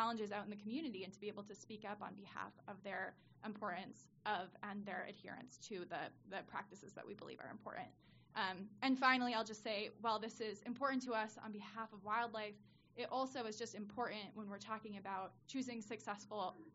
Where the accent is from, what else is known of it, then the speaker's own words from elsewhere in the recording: Newburyport, Massachusetts, United States; I'm based in Newburyport, Massachusetts, which is my hometown